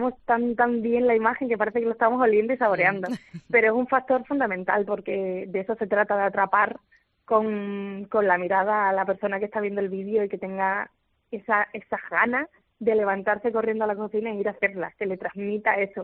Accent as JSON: {"language": "Spanish", "region": "Extremadura", "country": "Spain", "said": "rellena con queso de La Serena, que es muy de mi tierra."}